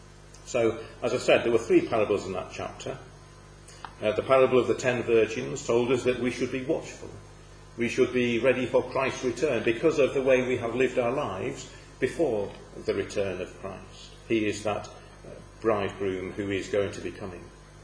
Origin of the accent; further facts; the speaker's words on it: United Kingdom; We actually lose something a little, perhaps, in our understanding of that as British people, because, as the illustration shows there, sheep and goats look very different in this country, don't they?